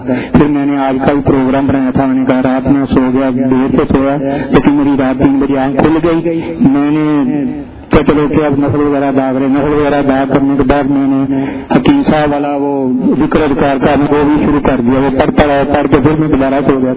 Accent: Gujranwala, Punjab, Pakistan; اور میں گجرا والا سے آیا ہوں.

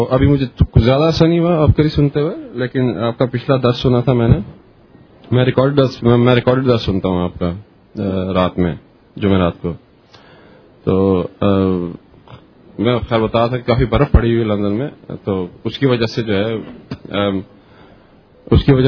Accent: Karachi, Sindh, Pakistan; ویسے تو میں کراچی سے بلانگ کرتا ہوں, لیکن میں لاہور اسپیشلی صرف درس کے لیے آیا تھا

